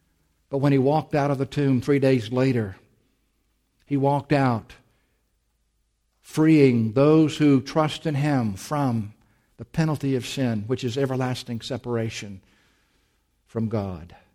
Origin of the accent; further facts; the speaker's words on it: Augusta, Georgia, United States; which, by the way, occurred in my hometown of Augusta, Georgia.